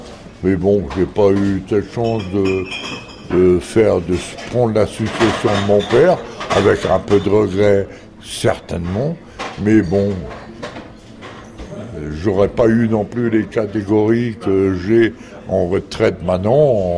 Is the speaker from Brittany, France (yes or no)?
yes; Groix, Brittany, France; J'ai grandi à Groix, j'ai vécu 30 ans à Groix. Maintenant, je ne suis plus à Groix.